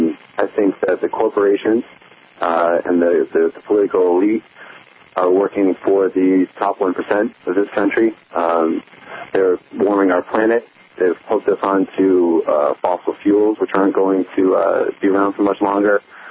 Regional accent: Worcester, Massachusetts, United States; I was born and raised in Worcester

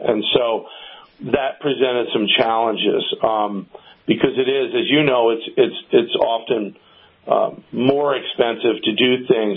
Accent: Northeast, United States; we're both from the Northeast, and we were the only ones on both of our respective families who were on the West Coast.

